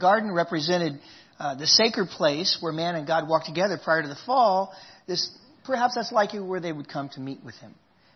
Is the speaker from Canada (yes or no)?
no; Oklahoma, United States; I was raised in Oklahoma as a kid.